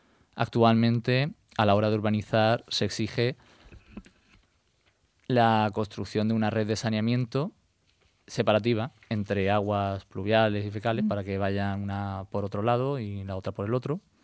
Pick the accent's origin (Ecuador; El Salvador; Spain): Spain; Ciudad Real, Castilla-La Mancha; now in Valencia, Spain; decidí cursar el grado en Ingeniería de Caminos, Canales y Puertos en mi tierra, en Ciudad Real